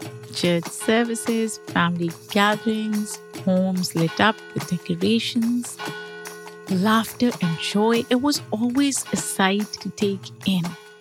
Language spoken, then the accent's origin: English; Pakistan; I come from a different rhythm of life. Growing up in Pakistan, December 25th wasn't Christmas for me.